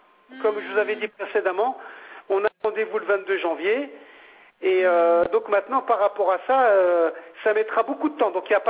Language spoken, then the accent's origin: French; France; born there; je suis français, j'ai une carte d'identité française, je suis né en France, donc voilà.